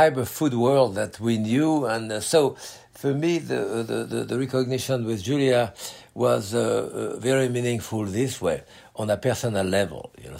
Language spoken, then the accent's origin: English; France